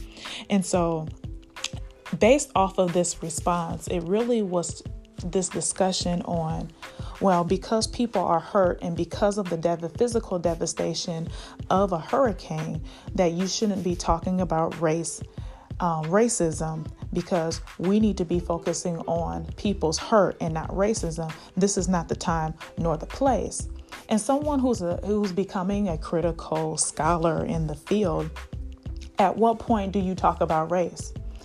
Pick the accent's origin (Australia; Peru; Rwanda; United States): United States; born there; Like, I was born in America, and my roots are there.